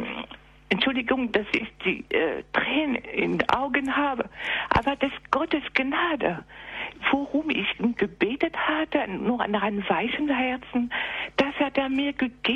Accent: southern France, France; diesem Ostern waren wir in Südfrankreich, in meiner Heimat

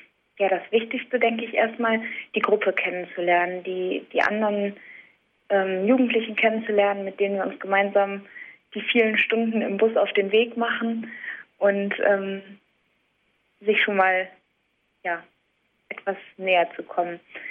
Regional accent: Germany; dass das Land vielleicht nicht ganz so organisiert war, wie wir das als Deutsche gewohnt sind

